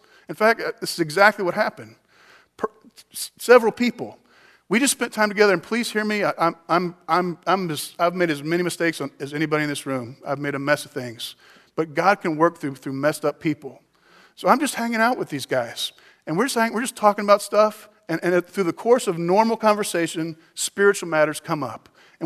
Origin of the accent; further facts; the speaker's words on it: Texas, United States; And I'm from Texas, and we figured out pretty well that both those things make it great.